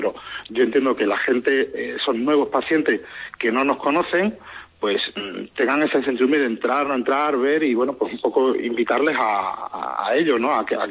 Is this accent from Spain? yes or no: yes; Plasencia, Extremadura, Spain; tanto yo y mi socia, que somos de Plasencia, somos odontólogos